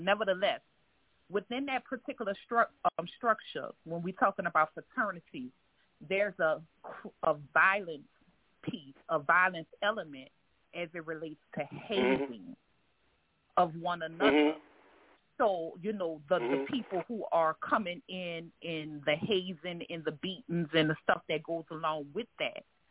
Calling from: New Orleans, Louisiana, United States; I'm doing good. I'm calling from New Orleans, and I was listening

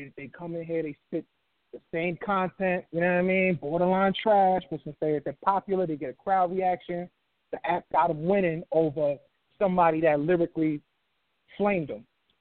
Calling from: Brooklyn, New York, United States; We're coming from Brooklyn, East New York.

